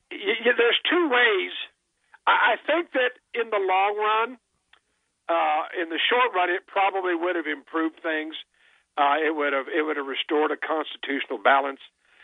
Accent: Texas, United States; being a Texan, I worked at the Texas State Library when I was in college.

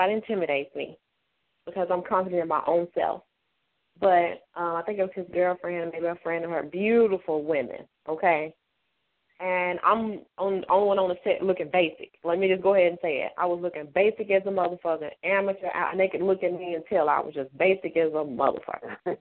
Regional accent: Mississippi, United States; Yeah, I'm from Mississippi. I hail from, I'm going to say, Northeast Mississippi. That's where I'm from.

